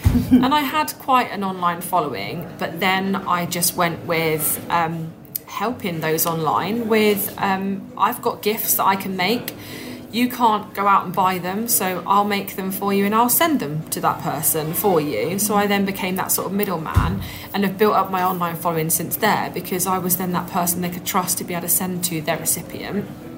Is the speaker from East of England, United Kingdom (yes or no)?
yes; East of England, United Kingdom; I grew up in Norfolk, and I liken it to Holt.